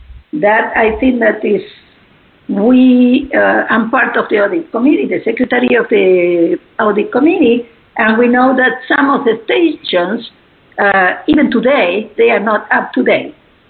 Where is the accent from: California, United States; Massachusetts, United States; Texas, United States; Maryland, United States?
Texas, United States; Houston; I'm from Houston.